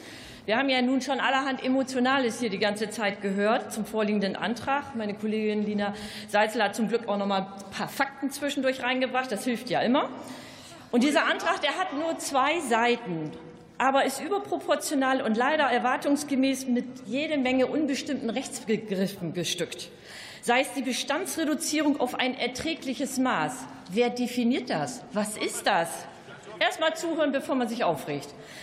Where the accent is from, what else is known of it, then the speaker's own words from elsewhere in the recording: Lower Saxony, Germany; ich komme auch aus Niedersachsen, ich kenne die Problemlage.